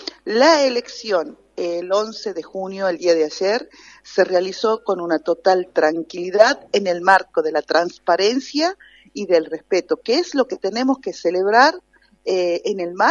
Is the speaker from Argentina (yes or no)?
yes; Banda del Río Salí, Tucumán, Argentina; Agradecida a todo el este de la provincia, a mi ciudad natal, Banda de Río Salí, desde Tranca hasta Graneros